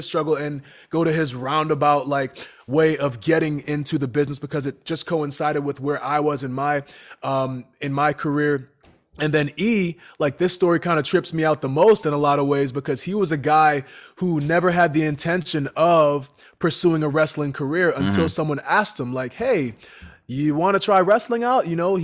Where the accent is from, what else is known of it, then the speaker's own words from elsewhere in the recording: Boston, Massachusetts, United States; Number one, because it took place in Boston, which is my hometown.